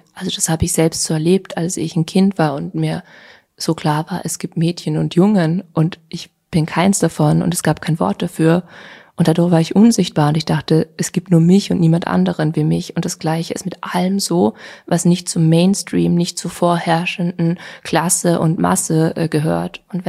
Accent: Vienna, Austria; Ja, weil Wien doch meine Heimat ist und ich mich sehr wohl gefühlt habe.

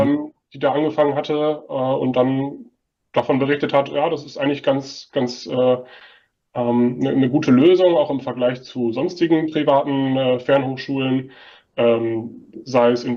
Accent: North Rhine-Westphalia, Germany; born there; Dadurch, dass ich gebürtig aus der Nähe von Hagen komme

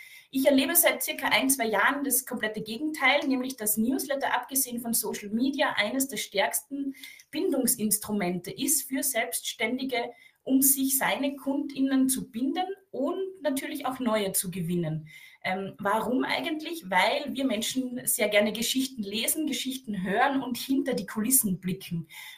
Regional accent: Carinthia, Austria; Ich bin aus dem Süden Österreichs

